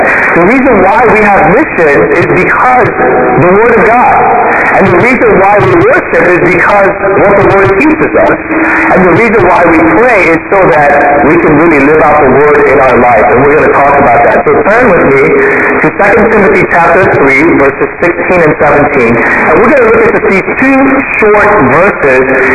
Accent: Fairfax, Virginia, United States; Okay, I grew up in Fairfax, Virginia. It's close to D.C.

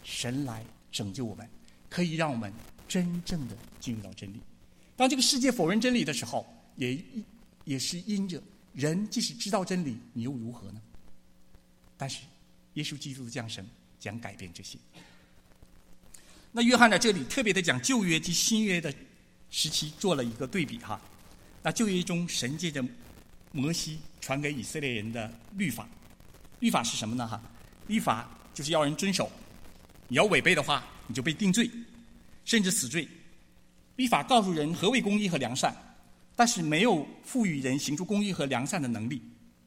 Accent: China; 如果我们是中国大陆长大的那一代，我们这一代

